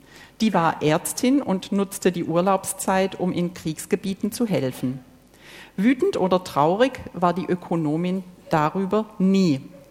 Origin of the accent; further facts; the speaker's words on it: Baden-Württemberg, Germany; Ich komme aus dem Schwäbischen, da sagt man das so.